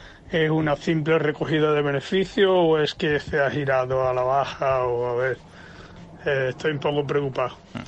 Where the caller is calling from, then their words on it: Málaga, Andalusia, Spain; de Málaga.